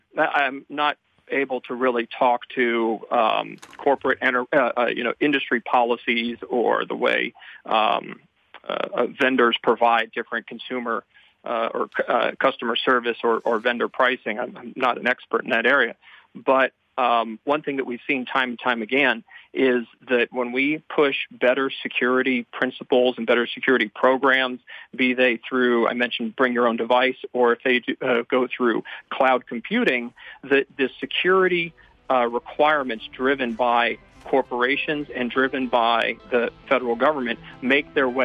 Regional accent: Ohio, United States; I live in Texas. I grew up in Ohio

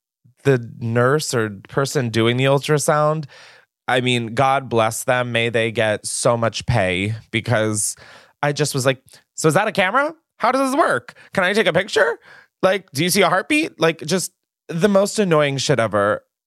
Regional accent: Newark, Delaware, United States; Yeah, I grew up in Newark, Delaware.

